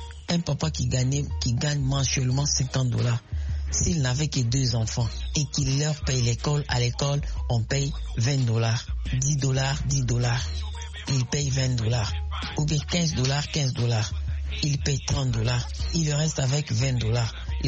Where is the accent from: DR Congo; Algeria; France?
DR Congo; Ici chez nous en Afrique, si vous voyez aujourd'hui, nous avons le problème de délinquance par-ci par-là, comme chez moi en RDC, on parle de bandits communément appelés Kununa